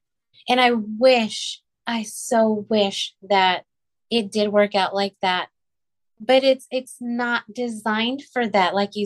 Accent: Texas, United States; born or raised there; moved away

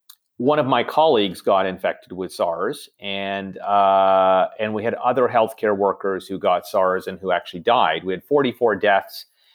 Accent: Toronto, Ontario, Canada; And I'm originally from Toronto. I did my medical school training here

